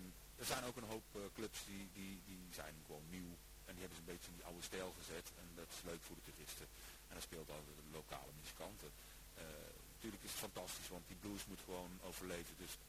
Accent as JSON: {"language": "Dutch", "town": "'s-Hertogenbosch", "region": "North Brabant", "country": "Netherlands", "also_born_or_lived": "Amsterdam", "said": "Ik ben 2 jaar later ben ik toch weer teruggetrokken naar Den Bosch waar ik vandaan kom."}